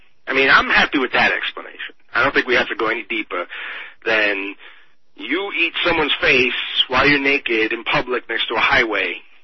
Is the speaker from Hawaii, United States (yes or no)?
no; Tampa, Florida, United States; born there; I was born in Tampa, folks.